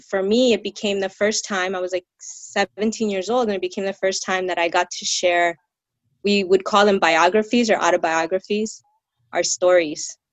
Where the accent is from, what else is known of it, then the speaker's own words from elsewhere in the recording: Los Angeles, California, United States; growing up in South Central, what I then saw was very little public spaces that felt safe, or the community in general that felt safe.